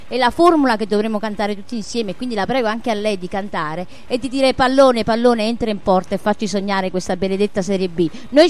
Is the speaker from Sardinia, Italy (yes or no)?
no; Campania, Italy; Da buona campana, logicamente da fraterno rivale